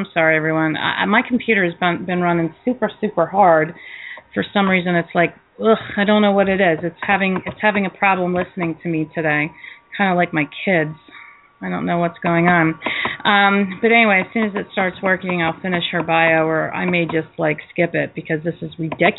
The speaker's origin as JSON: {"language": "English", "town": "Philadelphia", "region": "Pennsylvania", "country": "United States", "said": "I am from Philadelphia area."}